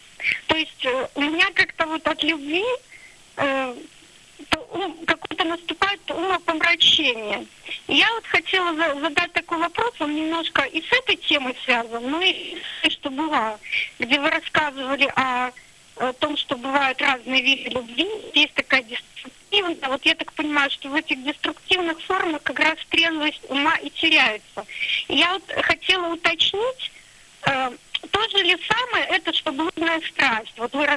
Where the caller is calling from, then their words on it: Minsk, Belarus; я звоню из Минска